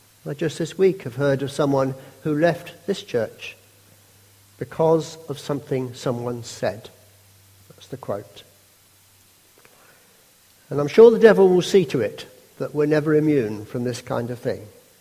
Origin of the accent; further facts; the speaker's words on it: United Kingdom; I'm British, like most of you